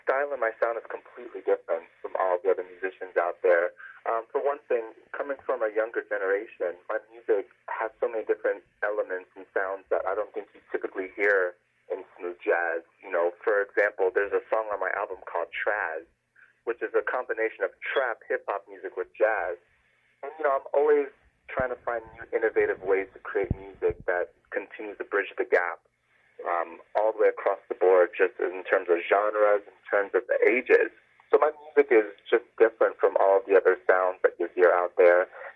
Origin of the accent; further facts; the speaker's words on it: Tampa, Florida, United States; now in Los Angeles, United States; Yes, I grew up in Tampa, Florida, and I've been living in L.A. now for about 5 years.